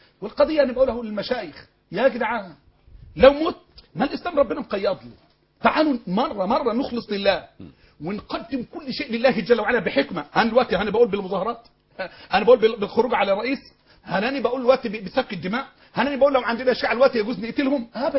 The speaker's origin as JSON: {"language": "Arabic", "country": "Egypt", "said": "يعني عشان تعرف بس الشيعة اللي عندنا في مصر واللي بيدعموهم من برا"}